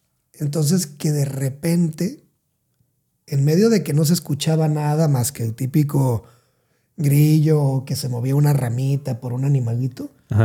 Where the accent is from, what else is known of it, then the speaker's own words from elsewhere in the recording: Salina Cruz, Oaxaca, Mexico; soy de Oaxaca. Pero soy de la parte sur de Oaxaca.